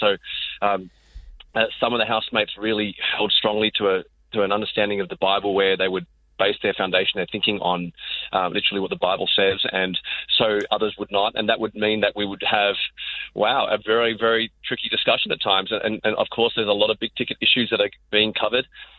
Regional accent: Australia; accent: Australian; I'm Aussie. But we're Aussie, totally. I mean, you listen to me, I sound entirely Aussie.

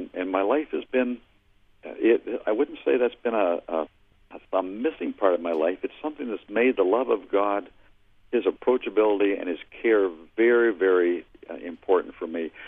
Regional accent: Canada; my hometown in Canada

